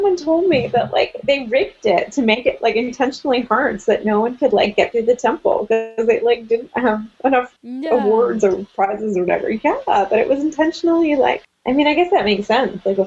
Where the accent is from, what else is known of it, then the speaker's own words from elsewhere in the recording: New England, United States; I grew up in New England.